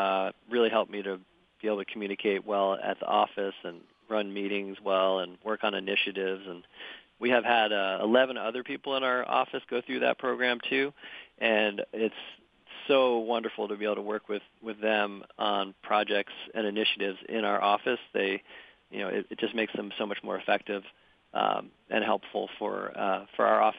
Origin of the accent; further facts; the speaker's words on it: New Jersey, United States; also born or lived in New York; Well, I'm actually an East Coaster. I was born in New York and raised in New Jersey, and then I went to college in Vermont.